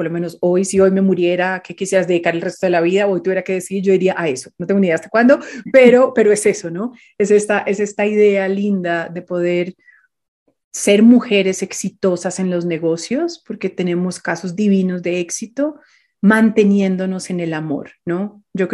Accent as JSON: {"language": "Spanish", "country": "Colombia", "said": "en mi país, en Colombia."}